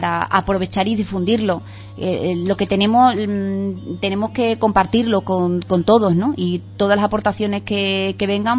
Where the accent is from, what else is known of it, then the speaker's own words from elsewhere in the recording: Guareña, Extremadura, Spain; que yo soy también de Guareña